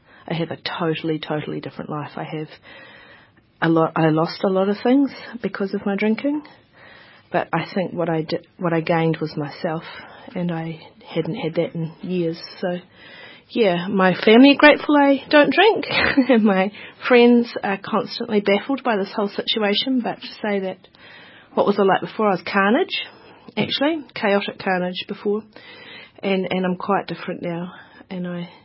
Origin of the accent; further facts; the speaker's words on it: Hawke's Bay, New Zealand; and I grew up in Hawke's Bay.